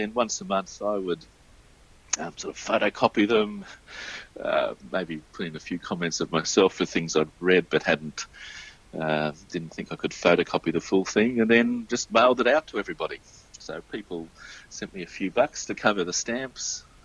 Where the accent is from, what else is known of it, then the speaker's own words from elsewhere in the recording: Melbourne, Victoria, Australia; also born or lived in Worthing, United Kingdom; I am an Aussie, born in Melbourne. My dad moved to the UK for work when I was two. Ended up in Worthing, so my earliest memories of life are in Worthing, though I was only there till I was six. I came back to Australia when I was six.